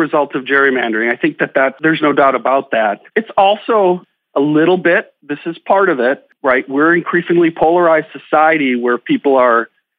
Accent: Wauwatosa, Wisconsin, United States; The city of Wauwatosa, when I grew up in Wauwatosa, it was a ruby red Republican town.

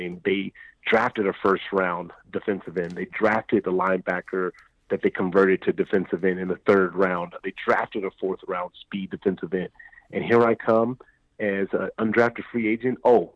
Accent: Los Angeles, California, United States; grew up in the hood in South Central Los Angeles. So I understand the obstacles that one would have growing up in North America, in this culture.

